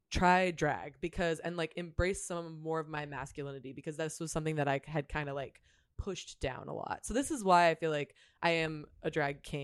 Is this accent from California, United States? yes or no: yes; San Diego, California, United States; also born or lived in Chicago; My background is I grew up in San Diego.